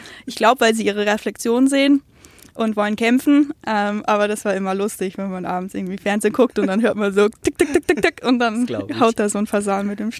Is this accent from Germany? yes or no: no; Canada; Ja, ich komme aus Kanada. Ich bin dort geboren und aufgewachsen.